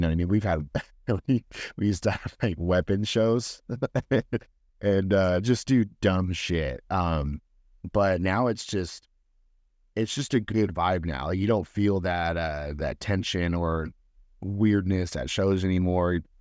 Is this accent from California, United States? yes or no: yes; Modesto, California, United States; I mean, I'm from Modesto. We're the same thing. We're like an hour away from the Bay.